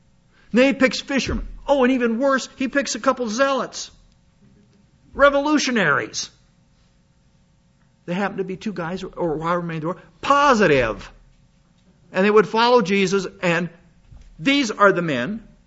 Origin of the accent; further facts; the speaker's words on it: South Dakota, United States; Where are you from? I'm from South Dakota, the smallest state in the Union. I'm damn proud of it.